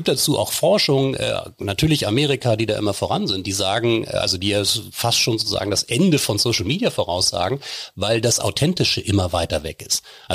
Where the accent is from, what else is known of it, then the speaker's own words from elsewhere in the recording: Wolfsburg, Lower Saxony, Germany; Meine Heimatstadt Wolfsburg